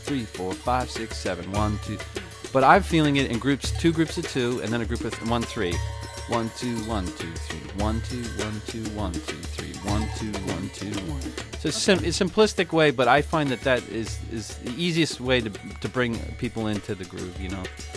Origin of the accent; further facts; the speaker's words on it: Greenfield, Massachusetts, United States; I grew up in Greenfield, Mass, and fortunately, I grew up in a musical family